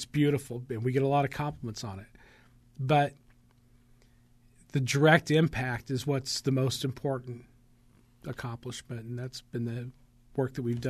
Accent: Rushville, United States; growing up in Rushville, I can remember people saying, well, the only people ever get any attention are business owners because they bring tax money in.

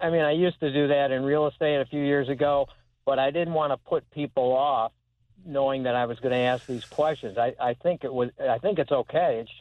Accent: Utica, New York, United States; I'm from Utica, New York.

